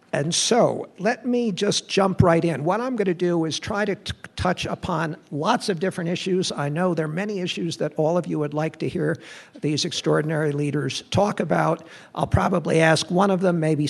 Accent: Connecticut, United States; it's my great pleasure to welcome my home state governor, Dan Malloy of Connecticut.

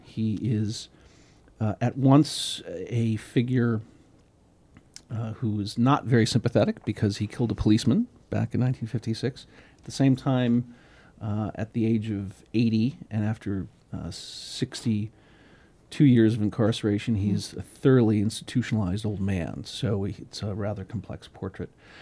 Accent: Los Angeles, California, United States; I was born in Los Angeles and grew up literally riding my bike on the back lot of the UCLA Film School

